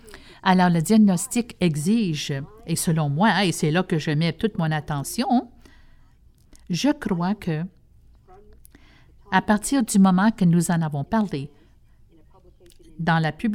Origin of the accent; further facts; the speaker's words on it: United States; French is a second language; parce que moi, je suis américaine